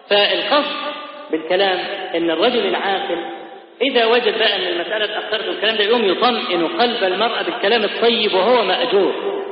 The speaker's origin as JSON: {"language": "Arabic", "country": "Egypt", "said": "وإحنا كمصريين أسد بلد أسد في حاجات"}